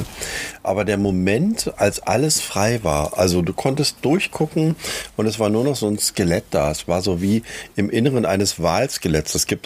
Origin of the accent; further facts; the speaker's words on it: East Germany, Germany; Ich bin aus dem Osten.